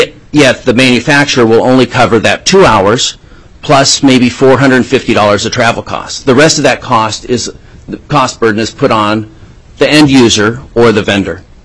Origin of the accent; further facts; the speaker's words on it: Anchorage, Alaska, United States; now in Juneau, United States; with Construction Machinery and Industrial. I was born and raised in Anchorage and have lived in Juneau since 2004.